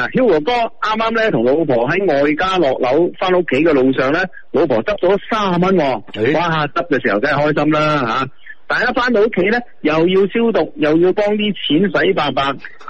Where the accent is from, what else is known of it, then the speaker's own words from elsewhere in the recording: Guangzhou, Guangdong, China; 咁其实呢啲嘅数值作为我哋广州人都见识过嘅